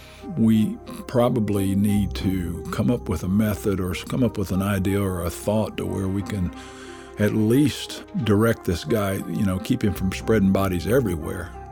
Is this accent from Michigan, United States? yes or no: no; Tennessee, United States; I was raised on a river in East Tennessee